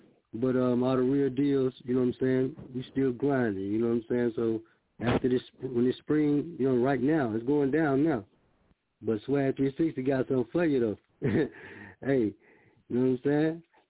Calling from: Tallahassee, Florida, United States; I'm from Tallahassee, Florida.

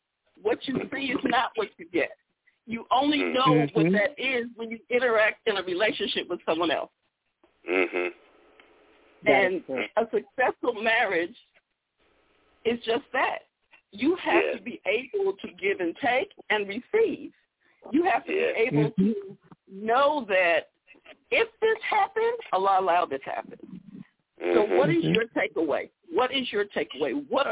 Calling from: Virginia, United States; I'm calling you from Virginia.

